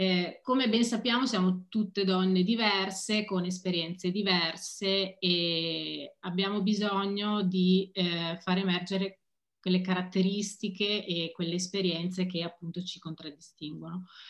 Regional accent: Padua, Veneto, Italy; io essendo padovana sono orgogliosissima di questo progetto

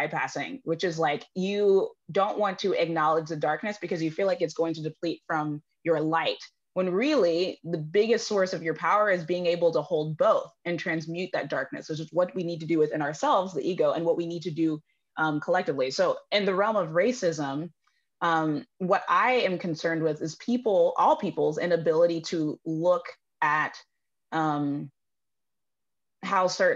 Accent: Dallas, Texas, United States; now in Austin, United States; I'm here in Austin, Texas. I've been here for almost 10 years, but originally from Dallas. So I'm a Texan

